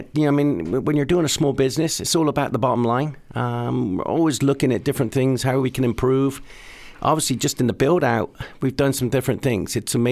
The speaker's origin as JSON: {"language": "English", "town": "Bristol", "region": "South West England", "country": "United Kingdom", "tie": "born or raised there", "moved": "as an adult", "lives_now": "United States", "said": "Love the fact that it was born in my hometown of Bristol, England. So that's where I was born and bred. I came to the States when I was 21. So Bristol means a lot to me."}